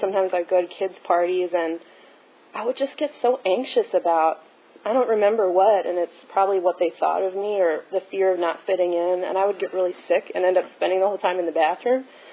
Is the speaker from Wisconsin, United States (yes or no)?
no; Baltimore, Maryland, United States; I grew up in Baltimore City, and I come from a parents that are still married, and I have a sister